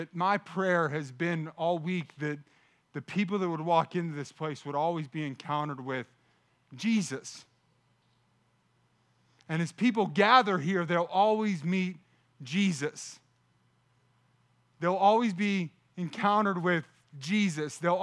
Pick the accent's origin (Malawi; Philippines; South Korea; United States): United States; Pennsylvania; I'm proud to say that I am from the Pittsburgh area. I am from the Mon Valley, born and raised.